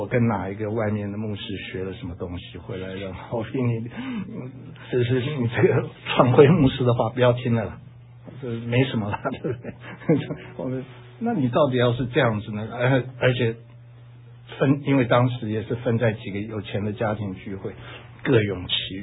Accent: Taiwan; 以前我小时候在台湾的时候，我们在天主教里面

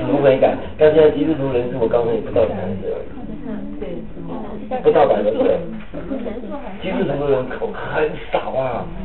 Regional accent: China; 我是中国人呐、啊。我们上一辈，我们很有感觉，我们感觉很深刻的，因为那时我们逃到台湾嘛

